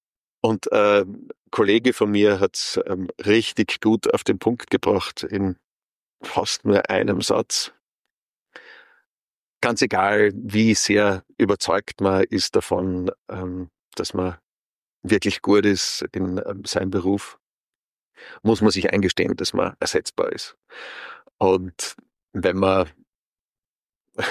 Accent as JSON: {"language": "German", "town": "Graz", "region": "Styria", "country": "Austria", "also_born_or_lived": "Istanbul", "said": "Ich bin ursprünglich aus Graz, habe 7 Jahre in meiner Kindheit in Istanbul verbracht mit meinen Eltern, die an der österreichischen Schule dort unterrichtet haben. Habe dann in Graz zu studieren begonnen"}